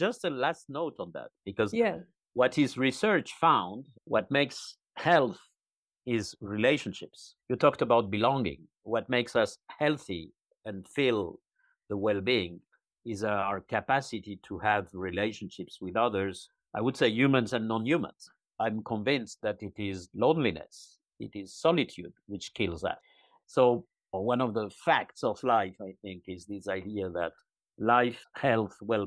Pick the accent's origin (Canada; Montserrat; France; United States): France; Paris, Île-de-France; I was born in Paris, and I grew up in there.